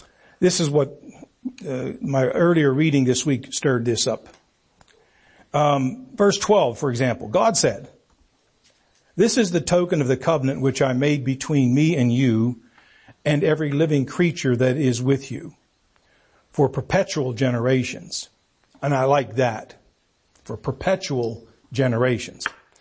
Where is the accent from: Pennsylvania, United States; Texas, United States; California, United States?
Pennsylvania, United States; Natrona; also born or lived in Freeport; born and raised in the Allakiskie Valley, Natrona, Freeport, never strayed out of the valley, left or right of the river much at all in my growing up years.